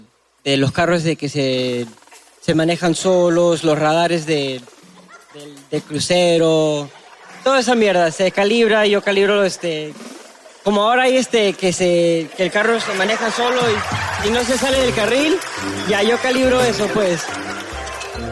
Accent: Peru; Sí. De Perú, soy Perú, sí. Soy peruano.

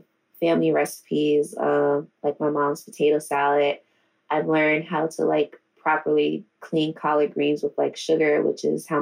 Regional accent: Richmond, Virginia, United States; We do a lot of oysters in Virginia as well, because that's what we're k

